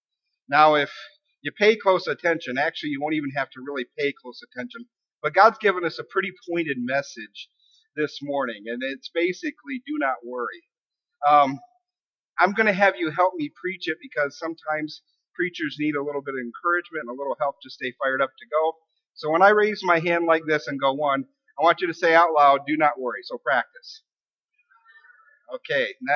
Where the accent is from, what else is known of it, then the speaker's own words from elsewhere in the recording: Millington, Michigan, United States; moved away as an adult; also born or lived in Lapeer / Otisville; I was born in Lapeer, lived in Otisville for till I was 8 or 9, moved to Millington and lived there till I graduated, and then I got saved the spring of my senior year, and I left Michigan